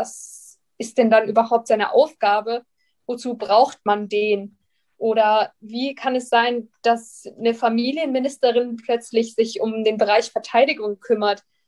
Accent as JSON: {"language": "German", "region": "Bavaria", "country": "Germany", "said": "Ich komme aus der Nähe von München"}